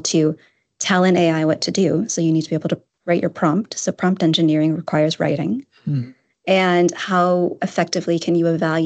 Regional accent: Wisconsin, United States; I'm from Wisconsin, though, so you have to bleed cheese in Wisconsin.

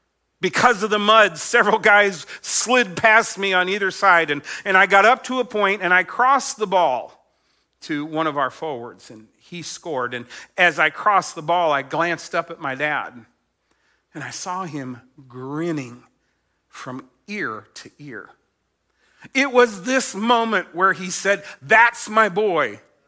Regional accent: Winston-Salem, North Carolina, United States; also born or lived in Australia; We came home from Australia. My parents had been missionaries there. We settled in Winston-Salem. I went to high school, and then I went to college.

